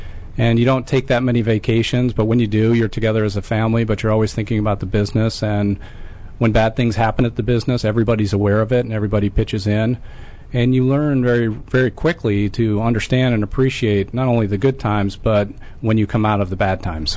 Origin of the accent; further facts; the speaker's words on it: Illinois, United States; And I grew up outside Chicago.